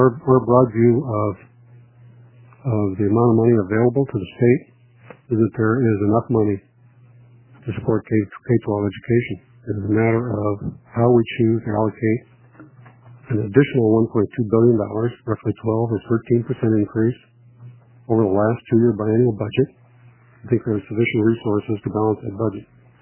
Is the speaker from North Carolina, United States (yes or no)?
no; Minnesota, United States; born there; my home state, state of my birth, Minnesota